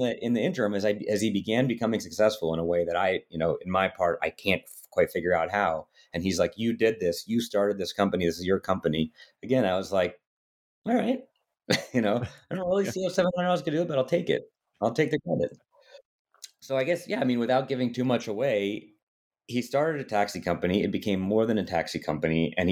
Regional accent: United States; exalted as a foreigner, as an American

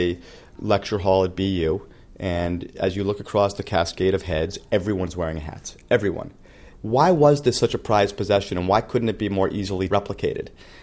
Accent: Boston, Massachusetts, United States; I was born and bred in Boston. Some say I'm a sheltered human being because I've never really left Boston.

